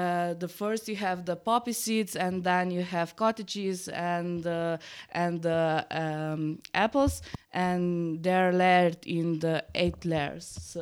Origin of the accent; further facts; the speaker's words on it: Podčetrtek, Savinja, Slovenia; English is a second language; I come from the west side of the Slovenia. It's called it's like provincial is Kozjansko in Obsotelje, and my hometown is Početartek.